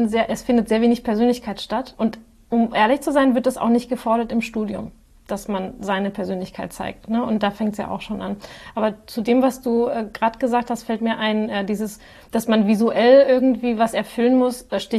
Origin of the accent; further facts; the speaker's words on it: Spain; Ich sage immer, ich bin Spanierin und neige zur Übertreibung.